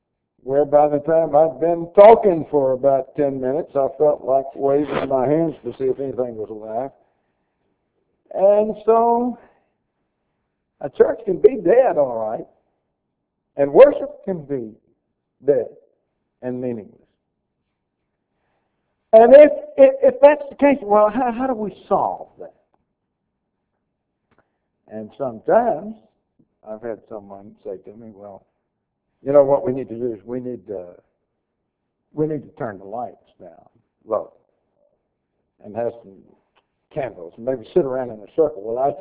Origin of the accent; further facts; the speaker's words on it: Jacksonville, Florida, United States; I was raised in Jacksonville, Florida.